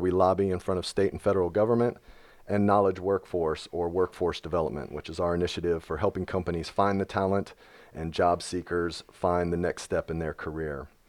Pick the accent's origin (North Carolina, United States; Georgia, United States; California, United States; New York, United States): Georgia, United States; Atlanta; I'm from Atlanta, so I was at least in the area when that happened.